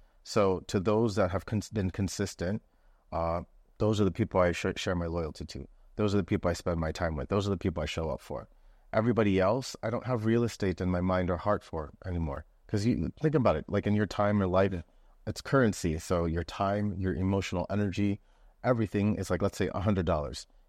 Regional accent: New York City, New York, United States; I think like as a New Yorker, you're used to, it's a very transient city.

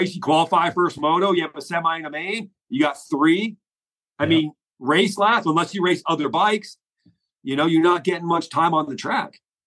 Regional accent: Florida, United States; I grew up in Florida. It was NBL.

